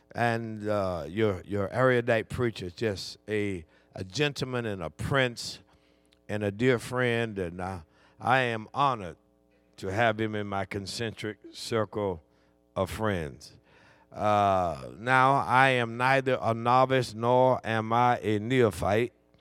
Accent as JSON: {"language": "English", "town": "Tallahassee", "region": "Florida", "country": "United States", "tie": "born or raised there", "said": "the funeral is Tuesday in Tallahassee, Florida, my hometown and our home church"}